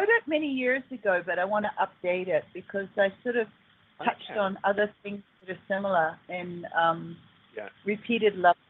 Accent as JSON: {"language": "English", "country": "New Zealand", "tie": "born there", "said": "Well, I was born in New Zealand"}